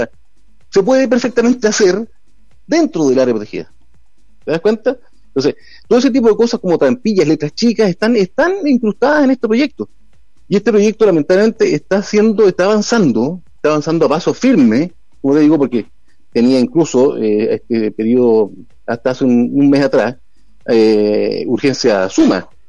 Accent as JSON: {"language": "Spanish", "country": "Chile", "said": "nos preocupa a nosotros como chilenos, como ciudadanos."}